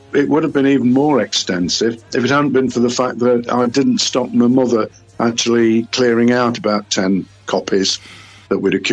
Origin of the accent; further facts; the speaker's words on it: Boston, East Midlands, United Kingdom; Yeah, I'm from Boston, and the one thing that amazed me was regular adverts for Boston Gliderdrome featured alongside all the major venues